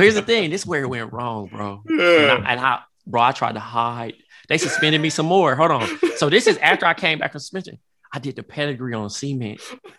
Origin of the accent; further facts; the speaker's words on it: Compton, California, United States; You know, I grew up in Compton, so like wrestling in Compton is kind of like